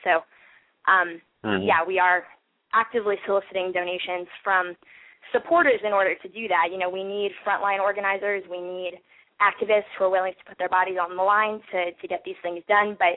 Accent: St. Petersburg, Florida, United States; moved away; It is my home state. I grew up in St. Pete. I've been gone for a bit, but now I'm back

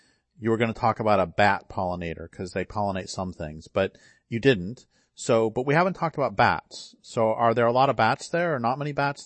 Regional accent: Colorado, United States; I grew up in Colorado and fell in love with cottonwoods.

